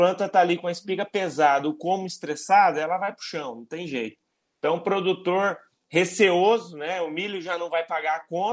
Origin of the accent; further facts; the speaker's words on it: Maringá, Paraná, Brazil; eu sou da região de Maringá, região Maringá, Londrina aqui